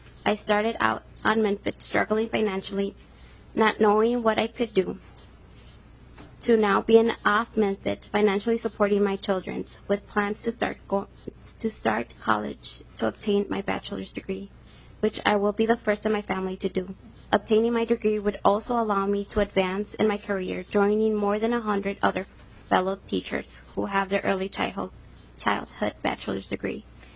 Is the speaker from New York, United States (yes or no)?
no; Minnesota, United States; also born or lived in California; I was born in California. My parents moved to Minnesota in search for better job opportunities. I grew up in a Mexican culture, being the youngest of five siblings.